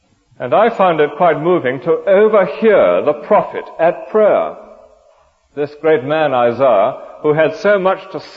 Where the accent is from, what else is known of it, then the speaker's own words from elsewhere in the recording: England, United Kingdom; We are so frightfully insular as English people, and I dare say this goes for Americans as well